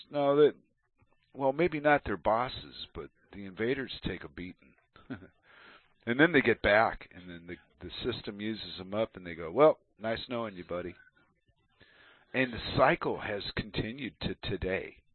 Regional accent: United States; I made fun of them because I come from America, so I know what an entertainment program is.

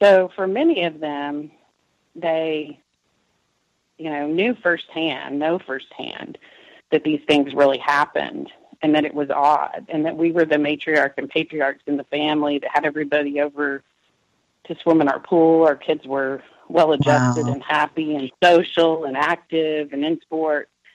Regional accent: Tulsa, Oklahoma, United States; we're from the only other large city in Oklahoma. We're from the Tulsa area, and all of our family is there.

